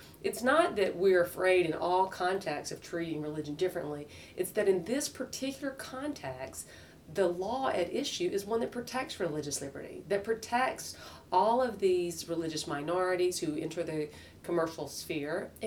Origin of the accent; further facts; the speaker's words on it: Deep South, United States; especially for me, I'm from the Deep South, I can't hear that without thinking the same argument being applied in a racial context